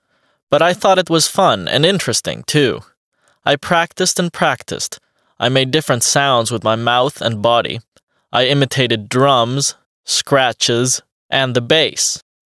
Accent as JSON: {"language": "English", "town": "Turku", "region": "Southwest Finland", "country": "Finland", "tie": "born there", "first_language": "Finnish", "second_language": "English", "said": "I was born in Turku, Finland, in 1986."}